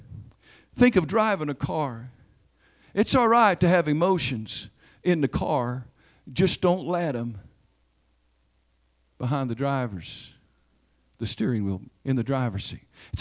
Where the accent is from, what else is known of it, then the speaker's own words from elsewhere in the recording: Oklahoma, United States; You got to understand, I'm from Oklahoma, and I have the blood in me